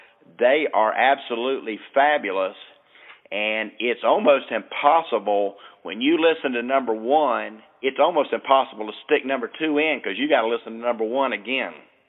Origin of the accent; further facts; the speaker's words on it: South Carolina, United States; I'm a surfer. I grew up surfing down in South Carolina.